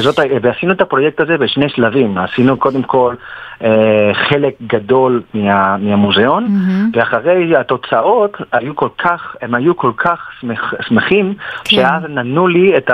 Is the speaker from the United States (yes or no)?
no; Barcelona, Catalonia, Spain; now in Israel; אני לפני 20 שנה למדתי אדריכלות בברצלונה, אני נולדתי שם